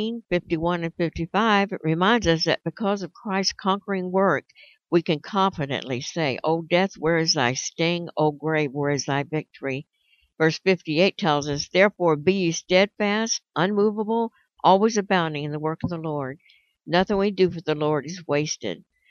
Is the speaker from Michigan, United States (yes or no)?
no; Tampa, Florida, United States; born there; I was born here in Tampa, Florida. I'm a native, and I am a cancer survivor